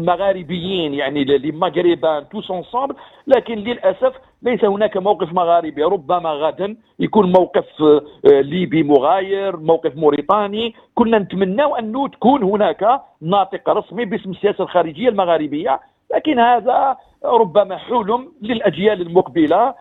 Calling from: Algeria; أنا نكلمك من الجزائر

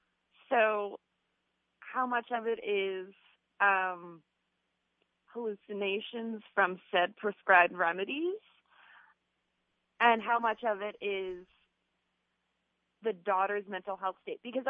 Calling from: Milford, Pennsylvania, United States; I am calling from Milford, Pennsylvania.

